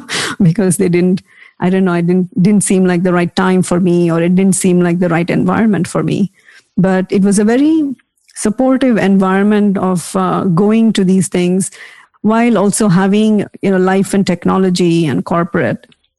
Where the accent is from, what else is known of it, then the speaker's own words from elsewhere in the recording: India; as many of us are, you know, growing up in India, because I also had this very rational, questioning mind.